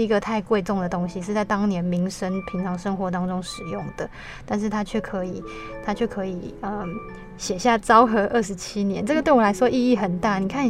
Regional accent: Sanxing, Yilan County, Taiwan; 因为我小时候住在三星嘛，我们刚好在天颂碑那边的上面

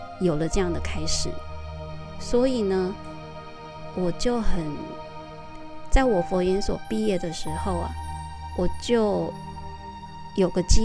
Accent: Taiwan; now in Thailand; 那我本身是台湾人，那我人在泰国

